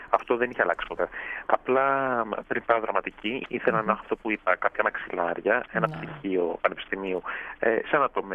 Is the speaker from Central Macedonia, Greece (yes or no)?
no; Athens, Attica, Greece; Λοιπόν, γεννήθηκα και μεγάλωσα στην Αθήνα.